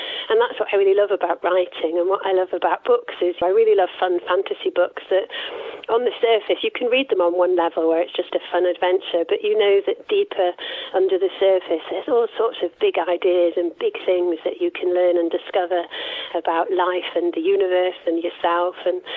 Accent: Wales, United Kingdom; now in Lake District, United Kingdom; I grew up in South Wales near the coast, so there's obviously beautiful beaches. And I've lived in a few places, but I've lived in the Lake District now, gosh, for over, it must be 16 years now, I think.

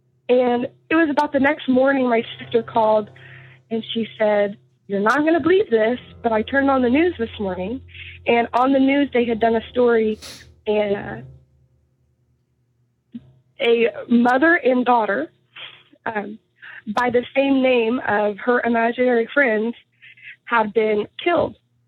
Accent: Indiana, United States; I'm from Indiana.

